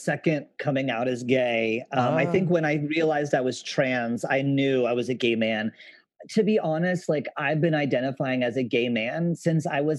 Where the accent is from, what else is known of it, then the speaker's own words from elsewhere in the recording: California, United States; I grew up in California, but in a very, very conservative rural area out right next to an Air Force base.